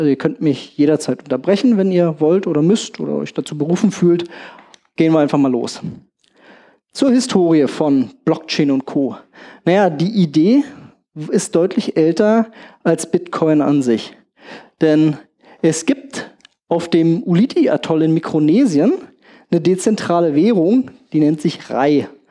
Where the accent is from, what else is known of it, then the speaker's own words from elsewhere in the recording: Berlin, Germany; accent: Berlin; now in Cologne, Germany; Ich komme aus Köln. Unschwer zu erkennen ist, dass ich nicht ursprünglich in Köln geboren wurde. Das heißt, ich habe relativ schnell erkennbar einen Berliner Akzent.